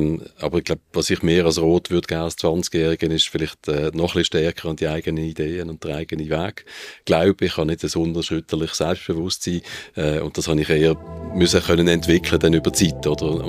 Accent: Basel, Basel-Stadt, Switzerland; Damals ist der FC Basel abgestiegen, dort, wo ich herkomme, oder?

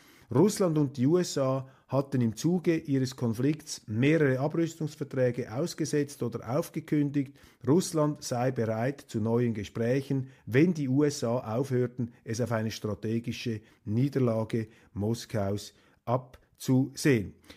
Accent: Switzerland; Aber für mich als Schweizer trotzdem sehr beunruhigend

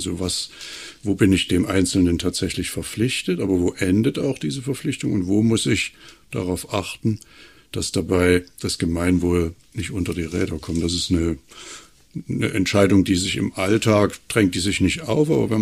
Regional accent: Germany; ich bin ja in der DDR aufgewachsen

